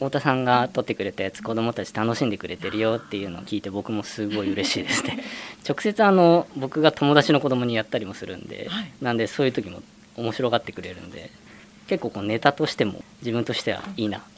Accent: Fujisawa, Kanagawa, Japan; also born or lived in United States / Tokyo; もともと生まれが片瀬海岸の方になって、そこでずっと生活してたんですけど、専門学校卒業して20歳の時ですね、でちょっとアメリカの方に2年半ほど行って、で日本に帰ってきてから東京都内の方に住んでました。

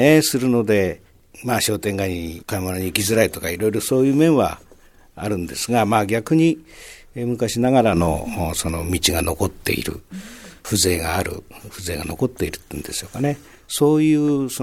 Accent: Chogo, Kanagawa, Japan; 私は長後で生まれて長後で育っておりますけれども

